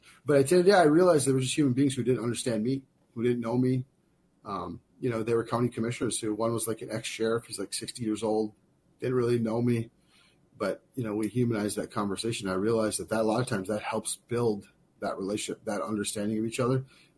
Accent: Cass Lake, Minnesota, United States; you know, I grew up born and raised on Leech Lake in a town called Cass Lake. Some of you might know it's about 4 hours north of the metro area.

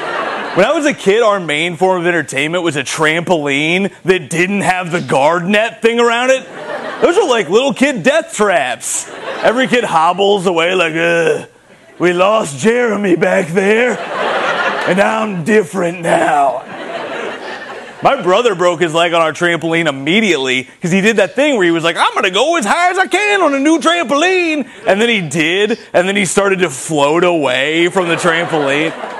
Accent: Indiana, United States; now in New York, United States; I'm from Indiana, I live in New York, but my family refuses to visit me here

